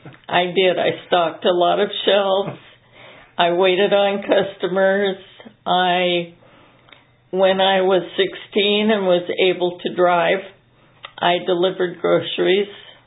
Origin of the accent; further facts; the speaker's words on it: Ione, California, United States; Yes, I was born in Ione at the what is known now as the Winterport Farm.